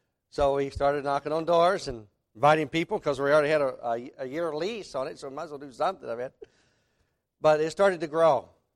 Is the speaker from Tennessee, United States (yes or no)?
yes; Tennessee, United States; I mean, I'm from East Tennessee. We're a little different out there.